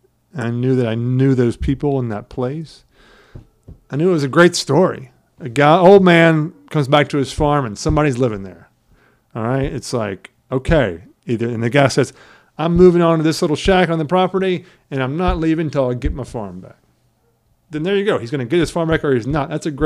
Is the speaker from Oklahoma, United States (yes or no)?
no; Georgia, United States; So I grew up in Georgia. Went to film school.